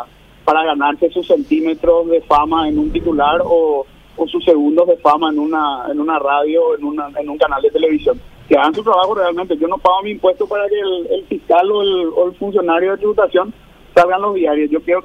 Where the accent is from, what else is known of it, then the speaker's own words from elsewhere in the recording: Paraguay; y no en lo que nos interesa como paraguayos.